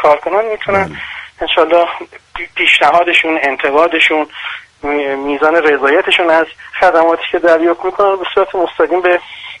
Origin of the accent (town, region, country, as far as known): Tehran, Tehran Province, Iran